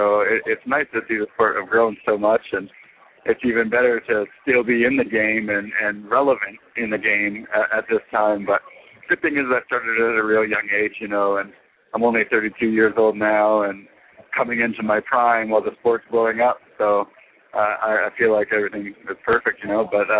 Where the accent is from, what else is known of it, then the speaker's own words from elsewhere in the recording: Vancouver, British Columbia, Canada; And I came from Vancouver, Canada, where we get a lot of rain, and it's really wet and stuff.